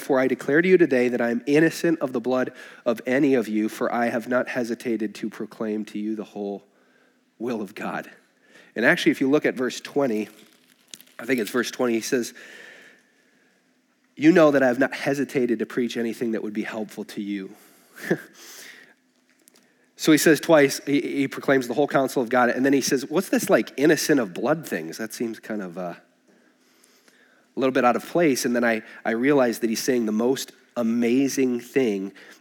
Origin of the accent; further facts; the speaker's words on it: Minneapolis, Minnesota, United States; You know, growing up in Minneapolis, a bunch of Scandinavians.